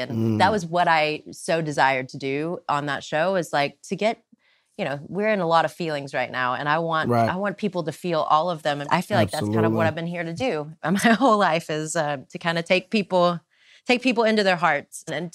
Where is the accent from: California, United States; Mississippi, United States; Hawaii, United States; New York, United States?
Mississippi, United States; accent: Southern drawl; My dad has tapes of me singing when I was 18 months old and I'm from Mississippi.